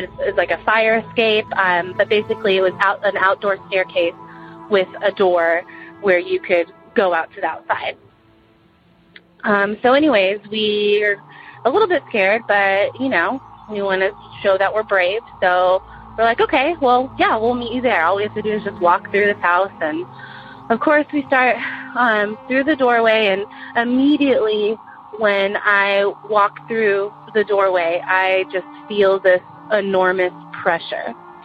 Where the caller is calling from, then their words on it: Dallas, Texas, United States; I'm from Dallas, Texas